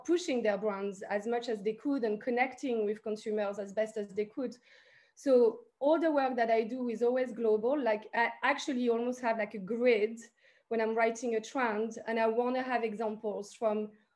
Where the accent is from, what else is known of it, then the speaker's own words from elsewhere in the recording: Paris, Île-de-France, France; So I come from, it's my great grandparents who came to Paris, and I grew up in République in Paris, you know, which is a super multicultural area.